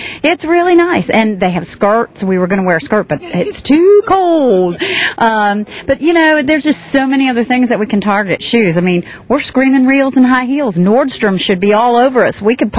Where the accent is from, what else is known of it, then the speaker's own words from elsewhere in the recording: Ocala, Florida, United States; I'm from Cedar Key. Actually, I'm from Ocala, but Cedar Key, Yankee Town, Crystal River, I redfished there all growing up.